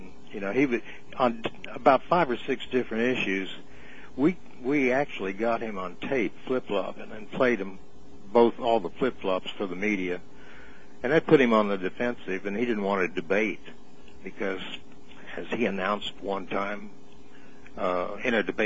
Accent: Tulsa, Oklahoma, United States; And growing up in Tulsa, when I was old enough to vote, registered Democrat because you could vote in primaries.

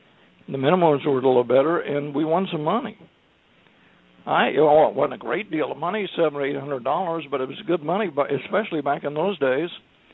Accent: Muskogee, Oklahoma, United States; we're both from Muskogee, Oklahoma.

